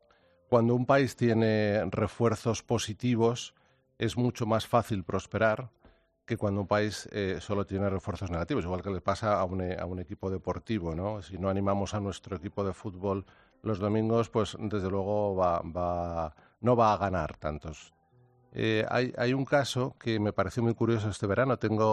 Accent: Spain; Somos exploradores españoles, descubrieron más de un tercio del planeta Tierra.

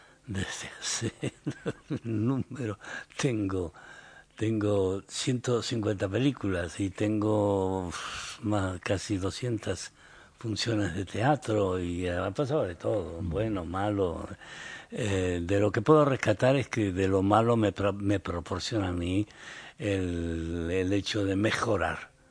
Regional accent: Argentina; Tomo mate, que soy argentino.

